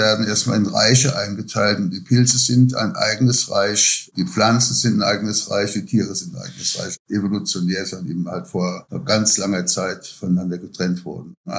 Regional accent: Rhineland-Palatinate, Germany; Ich bin aber eigentlich schon als kleiner Junge im Pfälzer Wald rumgelaufen mit meiner Oma, mit unseren Nachbarn.

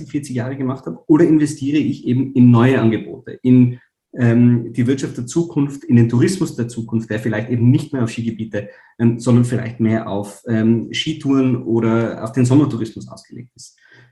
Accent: Tyrol, Austria; in meinem eigenen Bundesland, wo ich herkomme, in Tirol, ist die häufigste Heizform immer noch die Ölheizung.

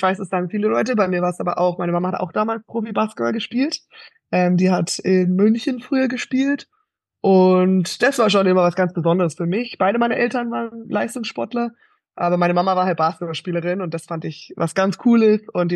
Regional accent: United States; moved away as an adult; now in Germany; Ich bin nämlich davor aus Amerika erst gekommen. Ich bin in Amerika aufgewachsen, habe da meine Schulzeit absolviert, habe dann auch mein Studium in Amerika gemacht

